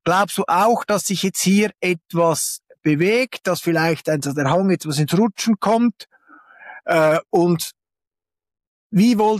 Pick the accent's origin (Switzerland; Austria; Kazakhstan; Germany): Switzerland; als Schweizer